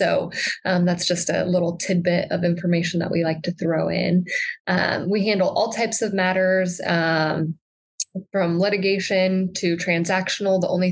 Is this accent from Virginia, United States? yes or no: no; Nebraska, United States; So I grew up in the Sand Hills of Nebraska. I then went to Chadron State College for my undergrad, ran track there, and then moved to the big city of Lincoln to attend law school.